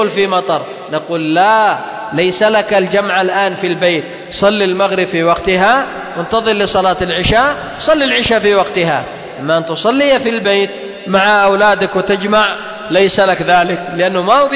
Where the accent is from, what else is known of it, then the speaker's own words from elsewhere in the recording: Yemen; أو المعروفة عندنا في اليمن بلهجة الخلب هذه تعتبر طاهرة